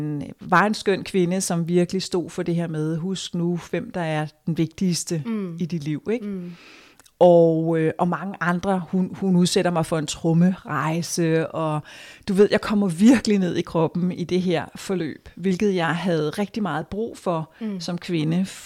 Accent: Roskilde, Zealand, Denmark; Ja, jeg kommer fra Roskilde

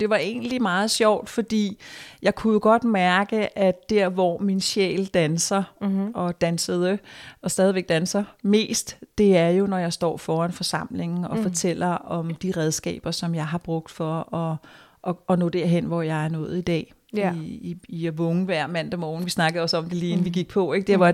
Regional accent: Roskilde, Zealand, Denmark; Ja, jeg kommer fra Roskilde

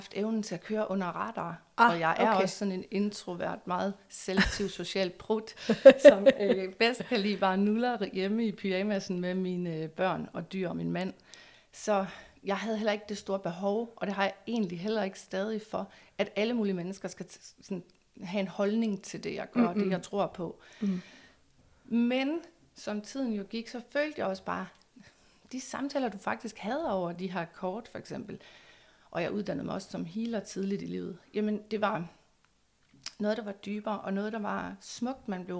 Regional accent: North Denmark Region, Denmark; Og jeg er født og opvokset i Nordjylland, hvor man kan sige, det mørke Nordjylland

